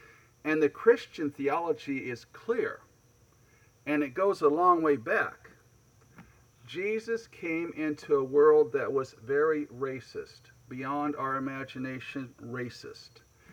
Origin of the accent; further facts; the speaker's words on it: United States; I have assimilated. I have assimilated. I'm just an American like you. I talk like you. I celebrate the holidays you celebrate.